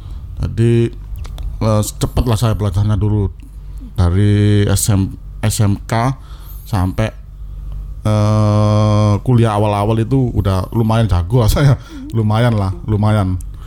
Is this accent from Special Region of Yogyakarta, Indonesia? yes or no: no; Sidoarjo, East Java, Indonesia; also born or lived in Malang; Saya asli Putra Sidoarjo, yang lama tinggal di Malang dulu.